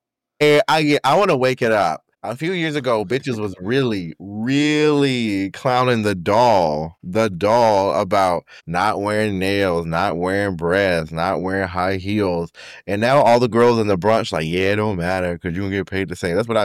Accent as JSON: {"language": "English", "region": "the South", "country": "United States", "said": "But I'm from the South, right? So people put Bible verses on everything, right?"}